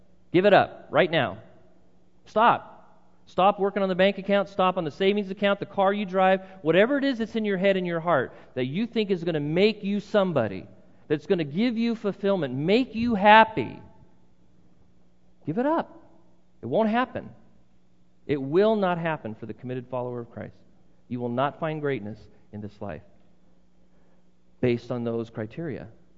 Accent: United States; maybe particularly as a part of the Western culture or as an American

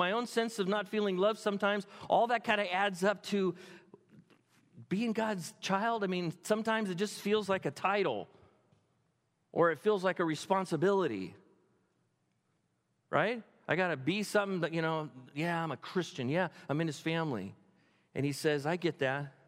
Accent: California, United States; And I'm a Californian. This is not right.

